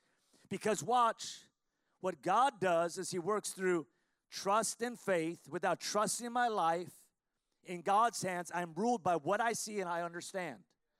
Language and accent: English; Los Angeles, California, United States; I mean, I'm a guy from East L.A., but I love the South.